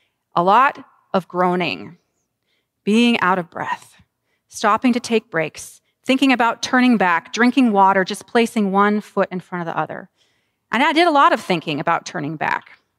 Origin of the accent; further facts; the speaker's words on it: California, United States; I grew up in California, and my family had a cabin in Arizona that we would go to often in the summers